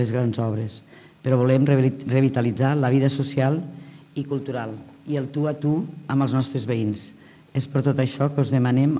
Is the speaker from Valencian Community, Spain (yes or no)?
no; Falset, Catalonia, Spain; Jo soc de Falset, els meus companys també ho són.